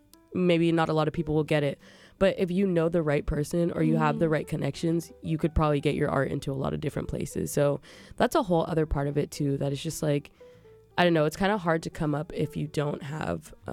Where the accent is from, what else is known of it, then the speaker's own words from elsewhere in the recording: California, United States; we're from California. We're not like from Hollywood.